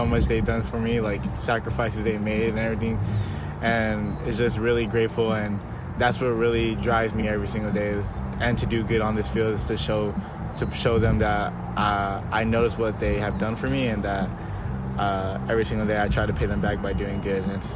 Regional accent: Los Angeles, California, United States; I'm from California, Los Angeles. Like, we have no areas to do that.

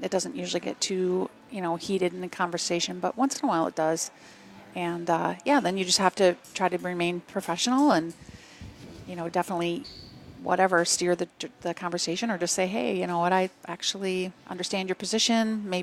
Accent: Madison, Wisconsin, United States; born or raised there

